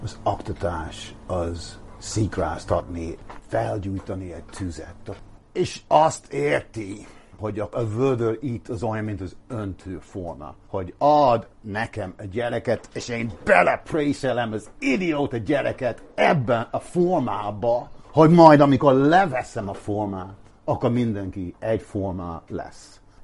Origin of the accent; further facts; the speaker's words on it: Dublin, Leinster, Ireland; Dublinben, ahol én felnőttem a köztársaságban délen